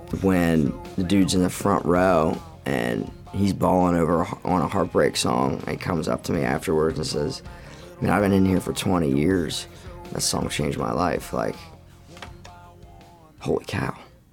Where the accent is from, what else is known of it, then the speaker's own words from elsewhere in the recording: Camp Hill, Pennsylvania, United States; now in Nashville, United States; I'm originally from Camp Hill, PA. I'm a country music artist based in Nashville, Tennessee.